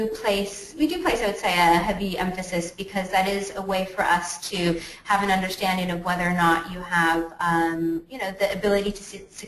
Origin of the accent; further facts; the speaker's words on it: California, United States; now in London, United Kingdom; you said I'm from California, so people are able to kind of power through the cold here.